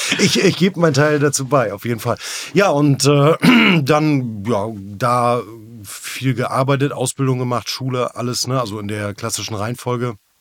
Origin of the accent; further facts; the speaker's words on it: Rostock, Mecklenburg-Vorpommern, Germany; Ich bin, ja, muss ich jetzt leider sagen, obwohl ich Güstrow ganz, ganz doll im Herzen habe, Rostocker Jung, als kleines Seemannskind aufgewachsen.